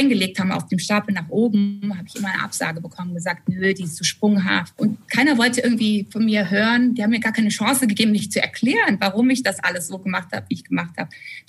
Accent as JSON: {"language": "German", "country": "Germany", "said": "Und ich als Deutsche bei Airbnb"}